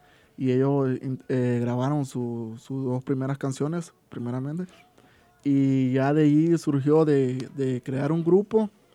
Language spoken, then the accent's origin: Spanish; El Salvador; now in United States; Vengo de la música desde El Salvador, yo soy de El Salvador.